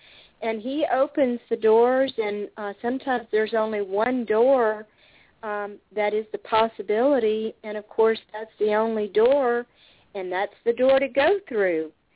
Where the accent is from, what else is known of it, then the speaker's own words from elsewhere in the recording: Birmingham, Alabama, United States; I'm from Birmingham, Alabama.